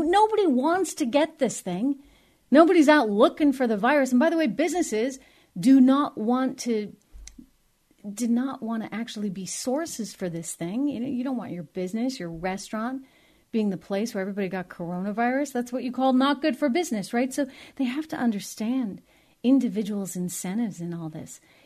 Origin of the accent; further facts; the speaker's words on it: New Hampshire, United States; I'm born and raised in New Hampshire, even a Miss New Hampshire, believe it or not.